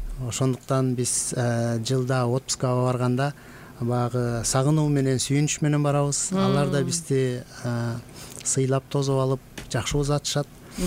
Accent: Talas, Talas Region, Kyrgyzstan; Мектепти биринчи класстан 11 класска чейин жалаң бешке бүткөм. Талас шаарында номер 5 орто мектепте.

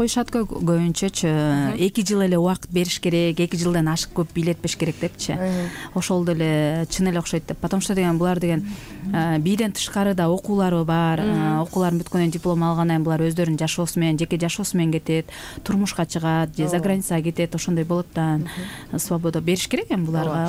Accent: Bishkek, Kyrgyzstan; also born or lived in Talas; жерим Таластан болом. Бишкек шаарында төрөлүп өскөнбүз.

